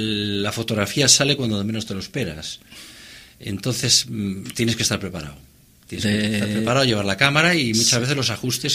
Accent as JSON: {"language": "Spanish", "town": "Santoña", "region": "Cantabria", "country": "Spain", "said": "yo soy de Santoña, he traído una imagen de Santoña."}